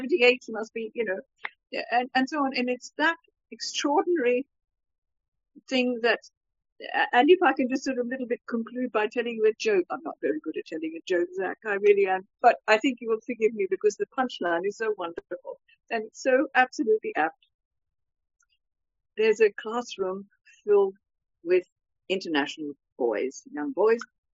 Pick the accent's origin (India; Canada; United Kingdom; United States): United Kingdom; England; I understood why the German woman said that to us as English people